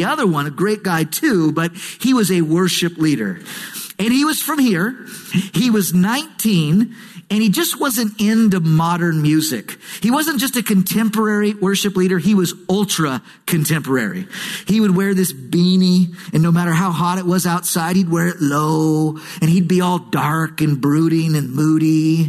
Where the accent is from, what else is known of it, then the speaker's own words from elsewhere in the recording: the South, United States; I'm from the South to say that.